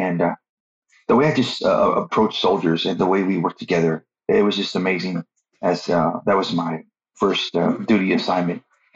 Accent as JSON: {"language": "English", "town": "Corpus Christi", "region": "Texas", "country": "United States", "tie": "born or raised there", "said": "I was born in Corpus, so I grew up in Corpus Christi."}